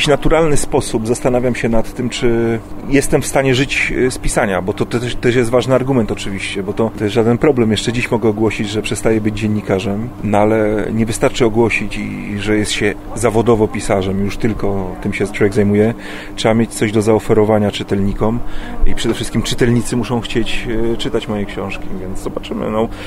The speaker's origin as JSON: {"language": "Polish", "town": "Bydgoszcz", "region": "Kuyavian-Pomeranian Voivodeship", "country": "Poland", "said": "sam pochodzę z Bydgoszczy, karierę robię w Warszawie, a mieszkam obecnie na Podlasiu."}